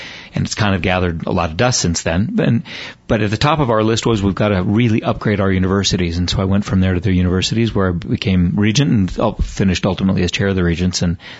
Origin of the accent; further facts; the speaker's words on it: Tucson, Arizona, United States; I was raised in Tucson. Came here in the early 60s. My dad was named the founding dean of the medical school in Tucson when it was nothing but an idea. Stayed in Tucson through my education.